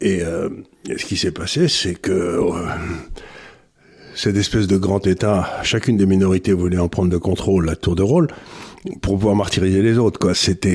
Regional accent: Syria; born there; Je suis né en Syrie. Mon grand-père était gouverneur des Alaouites, qui à l'époque étaient à peu près tout le nord de la Syrie.

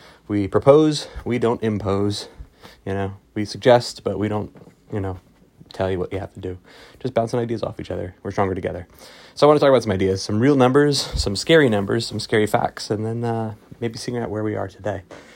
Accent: New Jersey, United States; Though I live in Maryland and I'm from New Jersey, I've kind of been up and down the East Coast

